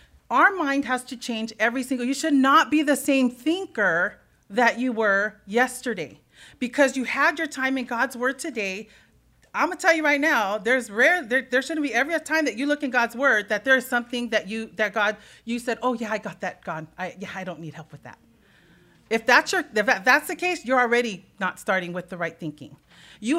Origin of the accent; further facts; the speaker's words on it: California, United States; I was raised Psalm 1 in Southern California.